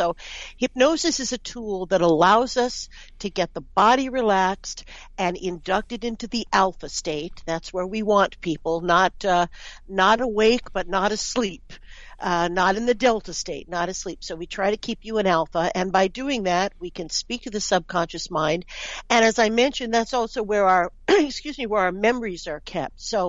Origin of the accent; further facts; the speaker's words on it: New York City, New York, United States; I'm from New York City, so I love Philadelphia.